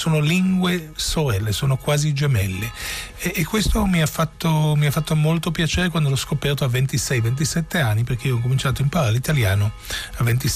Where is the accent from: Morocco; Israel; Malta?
Israel; born there; accent: Israeli; Italian is a second language; per me la lingua della casa era il rumeno, ma la lingua della cultura, la lingua, diciamo, della mia vita, perché io sono nato in Israele, tutti i miei cugini in Romania. Perciò il mio rumeno, quando lo parlo con un accento israeliano molto marcato